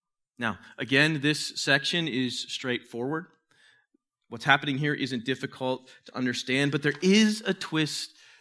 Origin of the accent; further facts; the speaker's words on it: Waukegan, Illinois, United States; I was from Waukegan, which is the town where I grew up. Waukegan's basically just a lower to middle class town near Chicago on the north side.